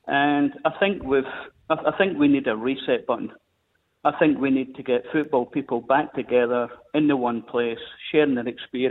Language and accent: English; Queensland, Australia; I'm a Queenslander